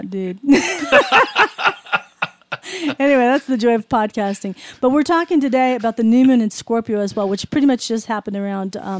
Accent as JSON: {"language": "English", "town": "Hollywood", "region": "California", "country": "United States", "said": "I mean, we're from Hollywood and we live here"}